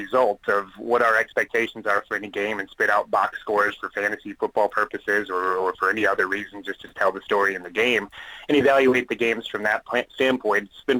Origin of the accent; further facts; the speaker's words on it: Wisconsin, United States; because growing up in Wisconsin, where we'd rush home from church to watch the Packers games at noon every Sunday